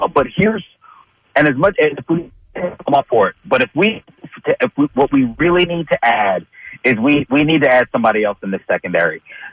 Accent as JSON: {"language": "English", "town": "Philadelphia", "region": "Pennsylvania", "country": "United States", "said": "We're from Philly, right?"}